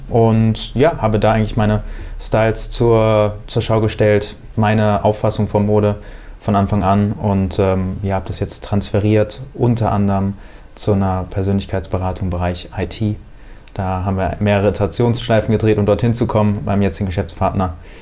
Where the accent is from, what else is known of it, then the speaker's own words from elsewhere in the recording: Hesse, Germany; wir kommen aus der Nähe von Frankfurt